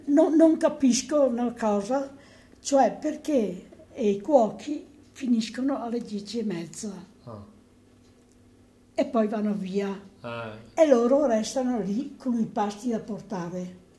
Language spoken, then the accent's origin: Italian; Voltago Agordino, Veneto, Italy; Sono di Voltago però